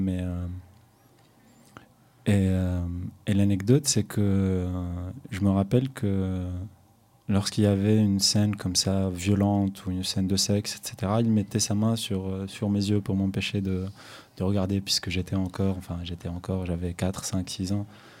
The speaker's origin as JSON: {"language": "French", "town": "Tunis", "region": "Tunis Governorate", "country": "Tunisia", "said": "Moi je suis de Tunis aussi."}